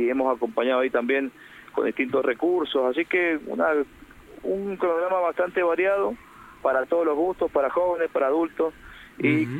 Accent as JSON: {"language": "Spanish", "town": "Maipú", "region": "Mendoza", "country": "Argentina", "said": "de entendernos como maipucinos, como mendocinos, como argentinos"}